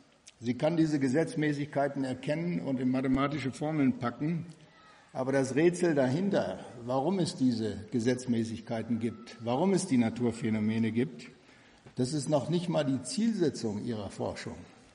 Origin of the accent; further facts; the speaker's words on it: Namibia; now in Germany; Ich bin in Namibia geboren und aufgewachsen